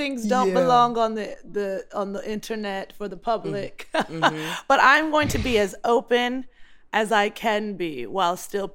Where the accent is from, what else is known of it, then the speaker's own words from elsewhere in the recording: Baltimore, Maryland, United States; I'm from Baltimore. We don't hold our tongues there.